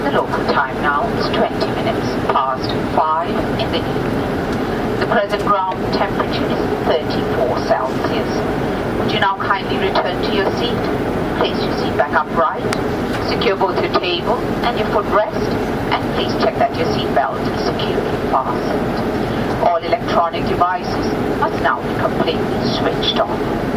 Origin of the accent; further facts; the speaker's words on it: Hong Kong; and I'm from Hong Kong.